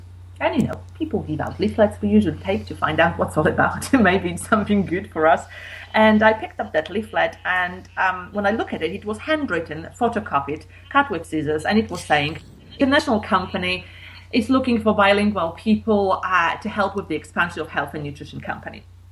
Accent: Poland; And in fact, I was brought up in Poland

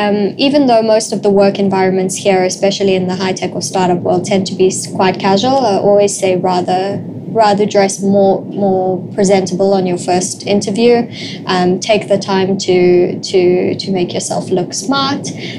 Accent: South Africa; I come from South Africa and we're very polite and we're very formal and we write nice emails

